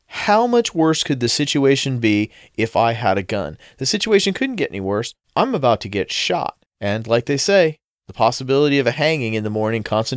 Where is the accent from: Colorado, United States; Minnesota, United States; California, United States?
California, United States; Los Angeles; In any case, I'm from Los Angeles. But I've been here long enough to really be irritated with these people.